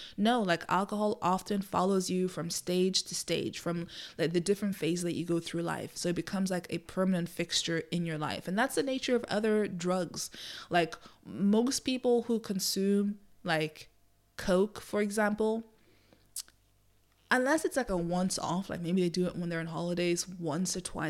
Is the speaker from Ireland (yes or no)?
yes; Ireland; I grew up in Ireland, as I might have mentioned in other episodes.